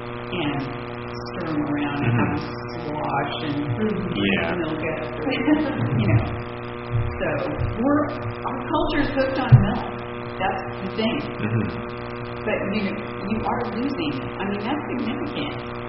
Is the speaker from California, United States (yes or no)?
yes; California, United States; I came from California where they grow almonds and pistachios